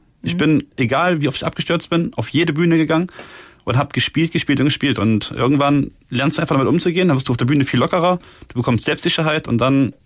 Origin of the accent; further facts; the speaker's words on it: Trier, Rhineland-Palatinate, Germany; now in Cologne, Germany; Also ich komme aus Trier ursprünglich, bin nach Köln gezogen vor 3,5 Jahren für Comedy zu machen